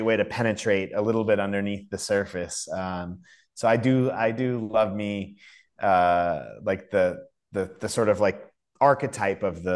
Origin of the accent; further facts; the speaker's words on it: New Orleans, Louisiana, United States; as a result of growing up in New Orleans